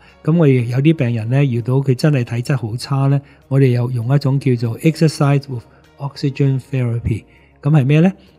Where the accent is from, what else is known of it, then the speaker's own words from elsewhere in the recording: Hong Kong, China; 而家我哋中国人好多系香港好多 O 型嘅。